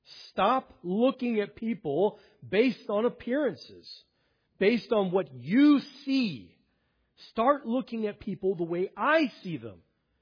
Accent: Old Forge, Pennsylvania, United States; I'm from Old Forge, and we just don't associate with those folks that are up the line.

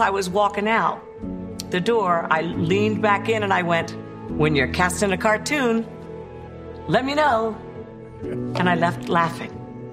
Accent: Maryland, United States; born or raised there; also born or lived in Paris, France

